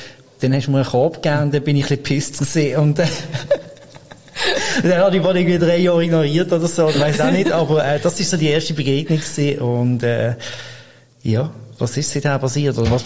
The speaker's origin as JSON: {"language": "German", "town": "Basel", "region": "Basel-Stadt", "country": "Switzerland", "said": "Interessiert mich als Basler jetzt."}